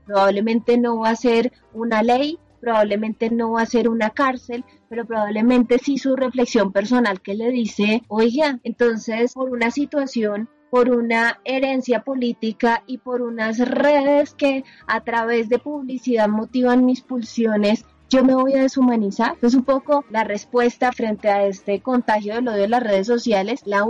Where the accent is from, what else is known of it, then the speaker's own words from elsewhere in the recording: Colombia; en el caso de nosotros que somos colombianos tenemos una herencia de odio muy compleja